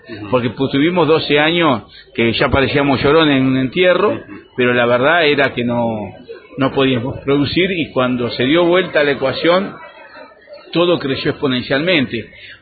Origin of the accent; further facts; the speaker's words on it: Macachín, La Pampa, Argentina; voy a hablar de mi pueblo, no tenés trabajo en Macachín, en La Pampa